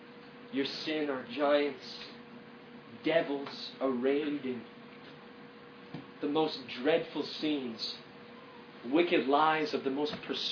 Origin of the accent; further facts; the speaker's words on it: Kuwait; also born or lived in Africa; I grew up in Africa and Kuwait, been chased by murderers and rapists my life, running for my life